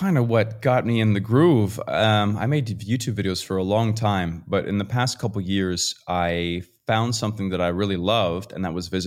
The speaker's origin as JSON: {"language": "English", "region": "New Brunswick", "country": "Canada", "said": "Like I'm from New Brunswick, Canada. I'm there a couple weeks a year."}